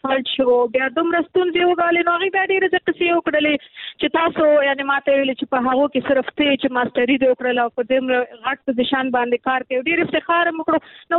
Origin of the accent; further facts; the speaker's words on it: Nangarhar, Afghanistan; چونکه زه د ننګرهار یم